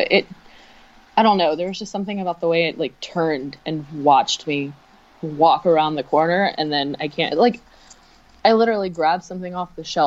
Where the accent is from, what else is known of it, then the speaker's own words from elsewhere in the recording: Florida, United States; Anyways, I'm from Florida, and I was running up to the store